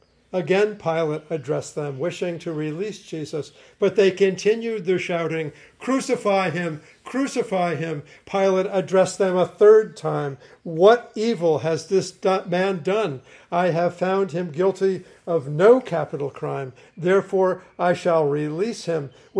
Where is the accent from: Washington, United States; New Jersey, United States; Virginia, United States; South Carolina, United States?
New Jersey, United States; I grew up in New Jersey. I was born in Newark. My cousin, in fact, was killed by organized crime figures.